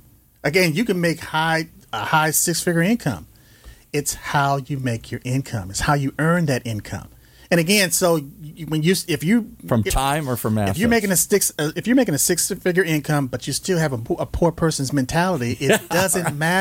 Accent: Los Angeles, California, United States; But growing up in South Central LA, I didn't necessarily like going to high school.

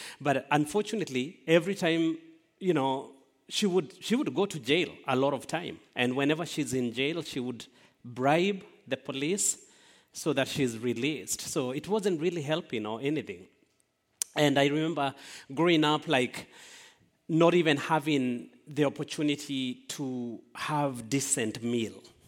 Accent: Kenya; So I was born and raised in Kenya. We speak Swahili language.

